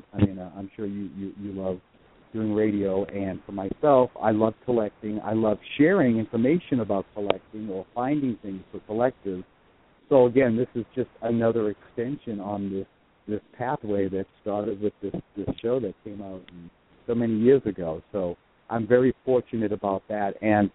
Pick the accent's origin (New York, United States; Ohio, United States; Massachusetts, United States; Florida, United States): Massachusetts, United States; Boston; accent: Boston; because I'm originally from Boston, as you can hear the Boston accent, and I traveled across country with this collection